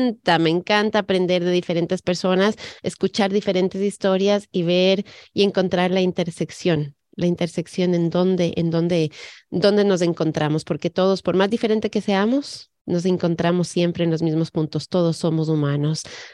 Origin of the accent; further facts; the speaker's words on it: Ecuador; Yo soy hija de madre colombiana, de padre americano, mi padre también es judío. Yo crecí en Ecuador, pero a mí me enseñaron desde pequeña a valorar todo lo que era Colombia